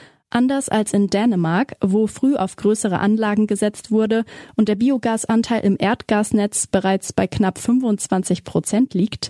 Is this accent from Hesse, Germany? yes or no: no; Bavaria, Germany; In Bayern, meinem Heimatbundesland